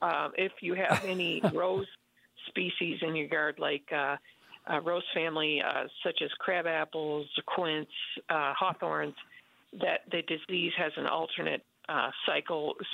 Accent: Detroit, Michigan, United States; I know I grew up in Detroit, and I remember our street was lined with all these elm trees that one by one died

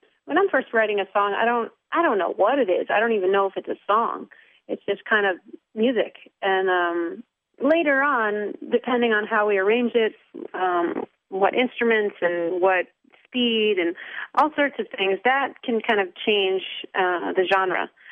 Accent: New York, United States; Well, I mean, I grew up in New York, but it's pretty similar.

